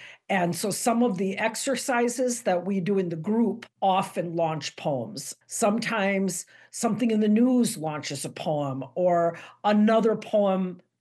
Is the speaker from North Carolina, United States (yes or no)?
no; Milwaukee, Wisconsin, United States; I grew up in Milwaukee as a Mexican-American woman, and so some of them touch on that.